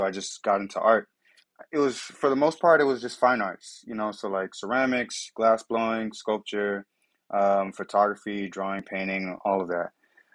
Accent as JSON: {"language": "English", "town": "Atlanta", "region": "Georgia", "country": "United States", "tie": "born or raised there", "moved": "as an adult", "said": "I grew up in Georgia. I grew up in Atlanta. Moved to North Carolina, after graduating college."}